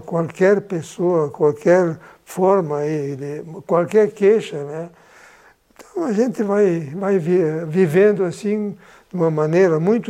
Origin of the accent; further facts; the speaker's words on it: Farroupilha, Rio Grande do Sul, Brazil; Nasci em Farroupilha e vivo em Farroupilha